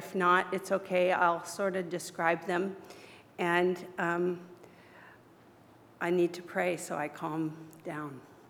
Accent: Berkeley, California, United States; also born or lived in San Joaquin Valley; So I consider Berkeley my hometown. So I feel good about that. My whole life changed when I came here from the San Joaquin Valley. Little white girl who came to Berkeley and changed everything.

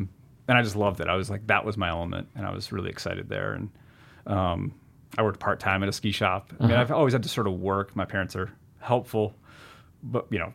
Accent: New Hampshire, United States; also born or lived in Vermont, United States; which for me was important growing up in New Hampshire and you know, Vermont

